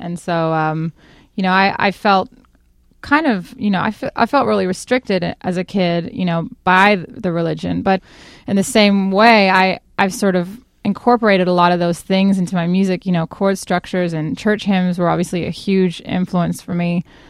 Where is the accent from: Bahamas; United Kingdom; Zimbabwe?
Zimbabwe; also born or lived in South Africa / Sydney, Australia / Portland, Oregon; now in Brooklyn, United States; My family's South African, so I grew up in Zimbabwe and South Africa, and then we moved to Sydney, Australia, and then to Portland, Oregon.